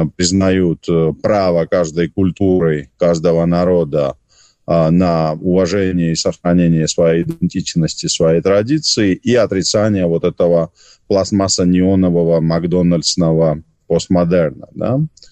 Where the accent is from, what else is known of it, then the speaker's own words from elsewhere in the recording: Georgia; Я вот от чистого сердца, там, как грузин русским моим друзьям, братьям, говорю